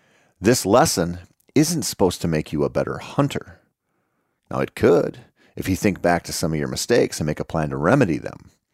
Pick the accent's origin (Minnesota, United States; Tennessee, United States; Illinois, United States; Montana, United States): Minnesota, United States; it's really not a great hobby to have as a Minnesotan who makes outdoor writer kind of money.